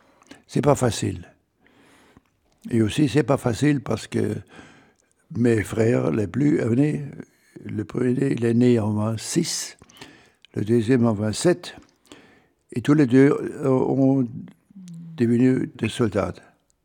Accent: Stuttgart, Baden-Württemberg, Germany; born there; French is a second language; je suis né à Stuttgart et c'était... 4 ans avant la guerre mondiale. Mon père était un pasteur protestant.

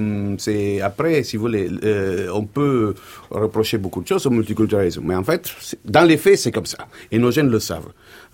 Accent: Italy; Bon, alors, je suis italien.

